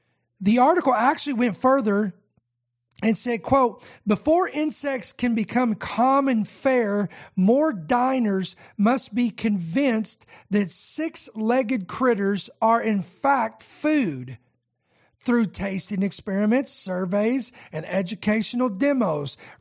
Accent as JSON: {"language": "English", "country": "United States", "said": "I don't live over there. Okay? So I'm just saying, there's a reason why I live here. I am an American."}